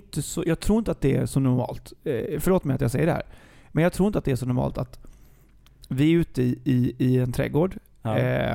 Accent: Gothenburg, Västra Götaland County, Sweden; för i och med att jag är från GBG.

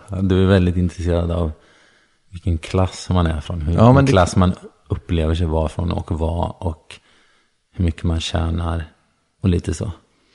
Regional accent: Sweden; Så jag växte upp i Sverige. Jag är vit.

